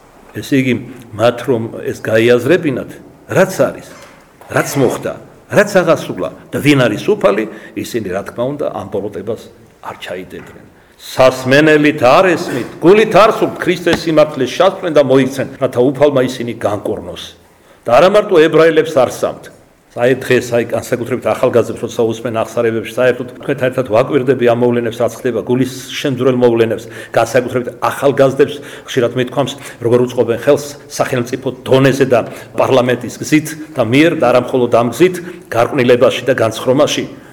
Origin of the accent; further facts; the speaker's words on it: Kartli, Georgia; მაგრამ მე მარტივად ვიტყვი, ქართლელი ვარ